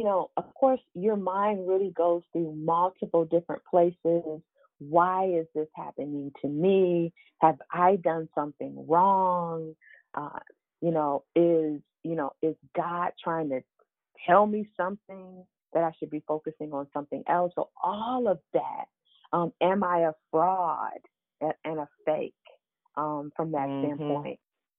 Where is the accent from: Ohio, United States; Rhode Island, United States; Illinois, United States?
Ohio, United States; Cleveland; now in DMV, United States; yes, I live in the DMV, but I am originally from Cleveland, Ohio.